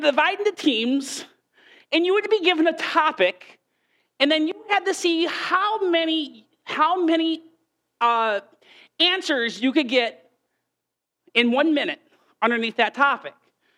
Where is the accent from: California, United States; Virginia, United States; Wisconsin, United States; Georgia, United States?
Wisconsin, United States; I will assume most of you, we come from Wisconsin, so I hope most of you know where milk comes from, right?